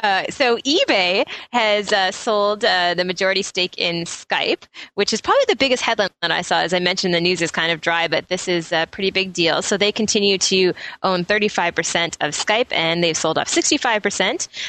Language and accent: English; Scotland, United Kingdom; I'm Scottish.